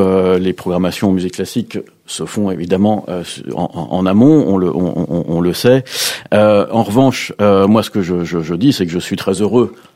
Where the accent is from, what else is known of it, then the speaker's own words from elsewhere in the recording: Saint-Denis, Île-de-France, France; je viens de Saint-Denis et je vais y retourner en train